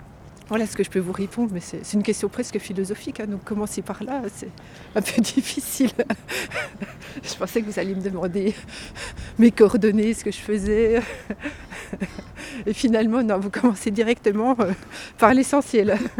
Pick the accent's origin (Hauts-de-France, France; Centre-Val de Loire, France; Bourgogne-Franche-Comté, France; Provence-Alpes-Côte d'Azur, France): Bourgogne-Franche-Comté, France; Villers-le-Lac